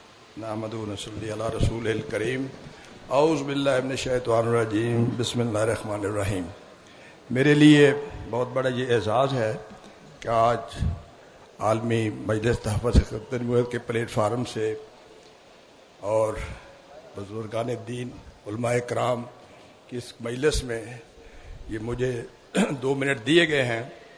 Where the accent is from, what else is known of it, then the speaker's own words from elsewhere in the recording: Sargodha, Punjab, Pakistan; میرا ایک سرگودا شہر کے اندر گاؤں ہے جس میں میری رہائش ہے،